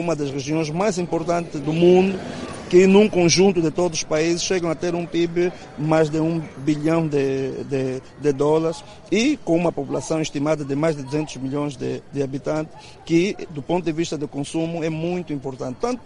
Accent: Angola; enquanto angolano

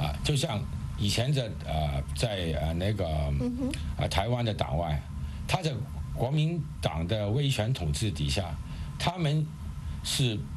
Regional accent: Hong Kong

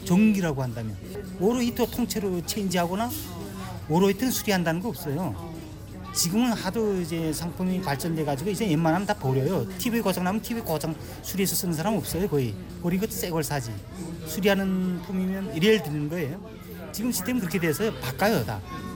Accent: North Korea; 특히 북한에서 온 사람들 뭘 알겠냐 한인들이.

